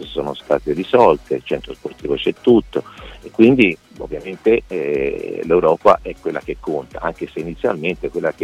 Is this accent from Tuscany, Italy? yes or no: yes; Florence, Tuscany, Italy; lo sappiamo noi che siamo di Firenze